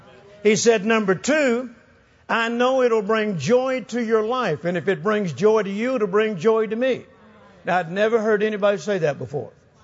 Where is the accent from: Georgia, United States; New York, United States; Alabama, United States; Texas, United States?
Texas, United States; Fort Worth; "Now, where are you from?" I said, "Fort Worth, Texas."